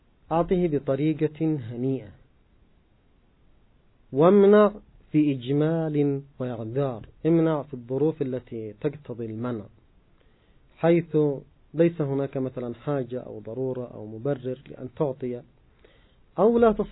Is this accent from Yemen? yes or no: yes; Yemen; مثلا عندنا في اليمن البعض من الناس قد يضيع وقته ليلا وهو يمضغ القات